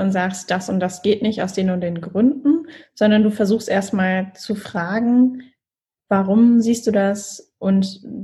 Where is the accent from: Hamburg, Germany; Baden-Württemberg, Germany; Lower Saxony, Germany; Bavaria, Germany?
Baden-Württemberg, Germany; Mannheim; ein Freund von mir aus Mannheim, aus meiner Heimat, hatte genau ähnliche Dinge berichtet.